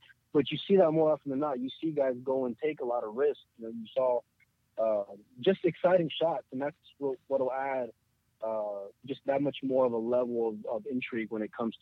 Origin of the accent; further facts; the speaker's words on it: Texas, United States; Hey, I'm from Texas, man.